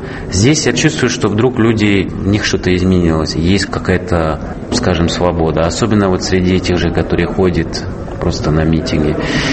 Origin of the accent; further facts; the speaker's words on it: Switzerland; Russian is a second language; я себе чувствую очень свободно в России, больше, чем у себя на родине. У меня проблемы со временем. Я не ношу швейцарские часы, я всегда везде опаздываю